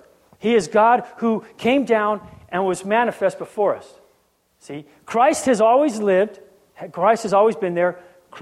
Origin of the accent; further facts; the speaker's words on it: Guam; When we were younger, when we were growing up on Guam, Danny, these might sound familiar.